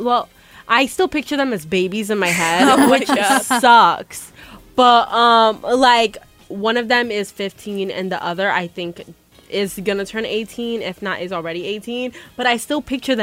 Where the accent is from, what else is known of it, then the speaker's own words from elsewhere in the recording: Puerto Rico; My cousins, like, we're from Puerto Rico